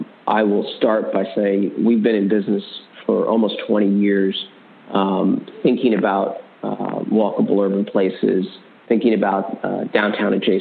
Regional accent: Washington, District of Columbia, United States; growing up in Washington, D.C., and really believing in this region

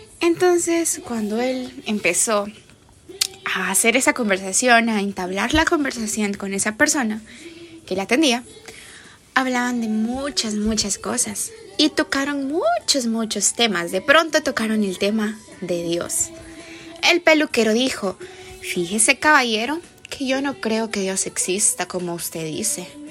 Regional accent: El Salvador; del Salvador, creo que ya me has escuchado antes

